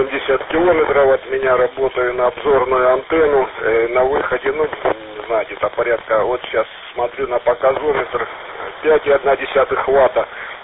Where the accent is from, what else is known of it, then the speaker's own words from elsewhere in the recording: Krasny Kholm, Tver Oblast, Russia; Я родом с Красного холма, но хотя в Ринке работаю, но тем не менее все равно приятно.